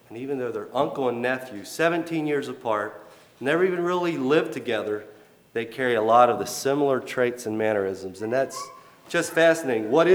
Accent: British Columbia, Canada; born there; Well, incidentally, I was born in British Columbia, but I don't carry any Canadian traits that I know of.

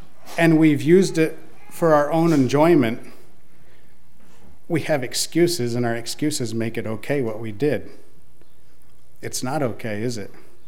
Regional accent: Michigan, United States; But I grew up in Michigan, and it's a different culture than around here. Sometimes people say they're rednecks that are 1,000 miles too far north.

